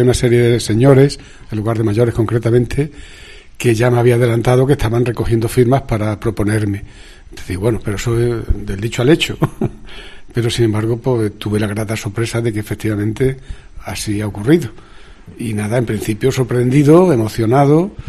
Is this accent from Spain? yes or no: no; Venezuela; born there; moved away; Bueno, nací en Venezuela. Cosa de la vida.